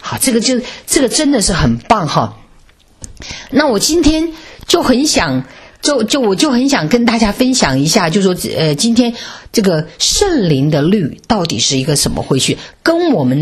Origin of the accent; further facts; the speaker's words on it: China; 所以我们中国人都很喜欢为自己的孩子选择一个上好的学区、最好的学校